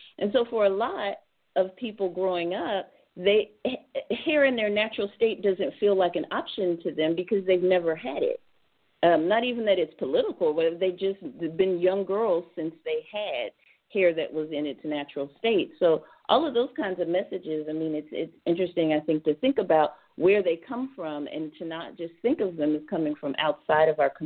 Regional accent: the South, United States; And growing up in the South, my grandmother had, sounds like the same kind of hair that you have, is kind of wavy.

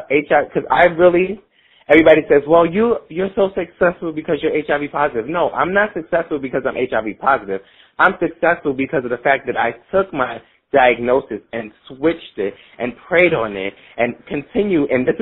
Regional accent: Brooklyn, New York, United States; Well, right now we're starting in Brooklyn because that's my hometown and I need to educate my people first.

